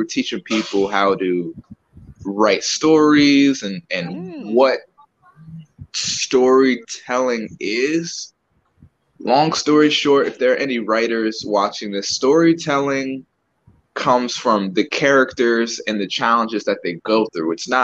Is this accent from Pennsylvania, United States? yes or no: no; New York City, New York, United States; yeah, New York. I was born in Queens Hospital. But and then we moved to Far Rockaway, Queens. But Far Rockaway, Queens was too ghetto.